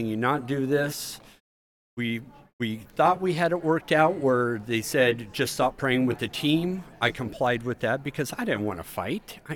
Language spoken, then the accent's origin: English; United States; But as an American, I was outraged.